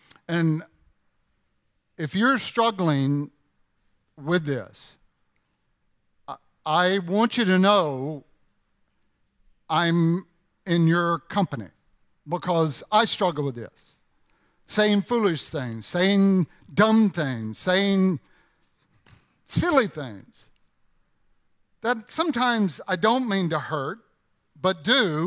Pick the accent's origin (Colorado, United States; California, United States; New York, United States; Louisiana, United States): Louisiana, United States; Now, when I was a kid growing up near Camp Claiborne, I used to go there all the time